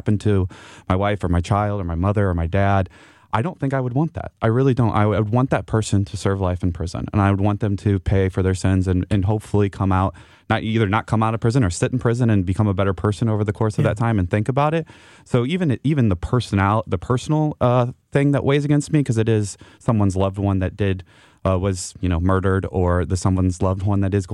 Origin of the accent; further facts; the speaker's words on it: Missouri, United States; So growing up, I grew up in St. Charles County. I grew up in a pretty conservative household.